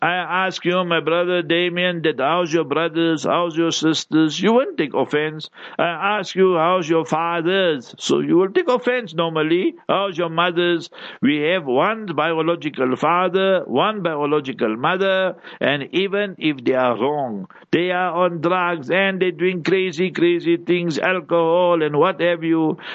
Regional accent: South Africa; I'm a South African. I know what is apartheid.

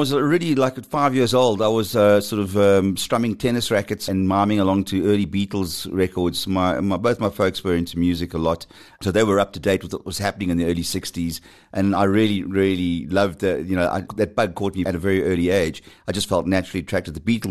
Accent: Durban, KwaZulu-Natal, South Africa; now in Johannesburg, South Africa; I'm actually from Durban originally. I came to Joburg in 1979

